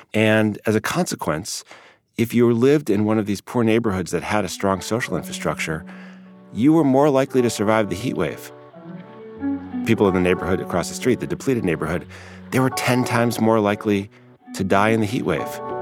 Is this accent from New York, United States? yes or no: no; Chicago, Illinois, United States; I grew up in Chicago